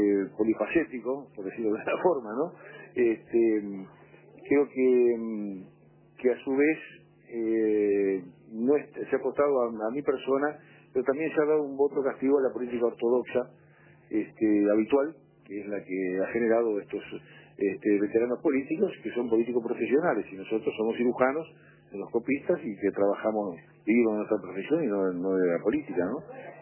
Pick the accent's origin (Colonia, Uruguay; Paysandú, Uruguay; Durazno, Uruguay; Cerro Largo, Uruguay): Colonia, Uruguay; Colonia Suiza; yo soy oriundo de Colonia Suiza, ¿no? Soy oriundo del departamento de Colonia. Como cirujano me radiqué en el 79 en el departamento